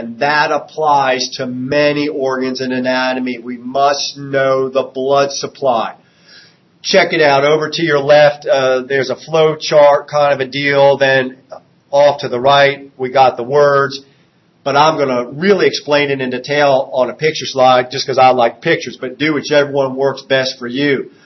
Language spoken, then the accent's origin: English; New Jersey, United States; I grew up on the Jersey Shore. So in New Jersey, there's lots of good stuff